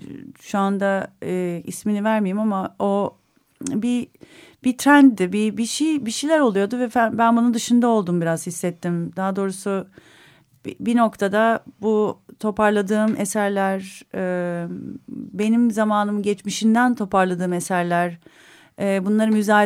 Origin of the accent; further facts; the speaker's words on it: Istanbul, Turkey; also born or lived in United States; 74 İstanbul doğumluyum. İlk orta ve liseyi İstanbul'da okuduktan sonra Amerika'da üniversite eğitimimi aldım. Brown Üniversitesi mezunuyum.